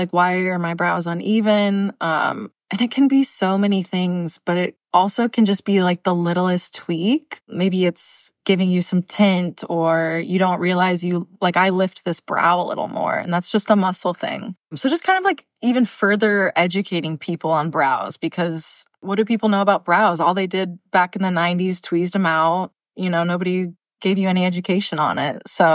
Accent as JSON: {"language": "English", "region": "Nebraska", "country": "United States", "tie": "born or raised there", "said": "Well, I did grow up in Nebraska. and moved around a bunch, was in the restaurant industry for like 10 years."}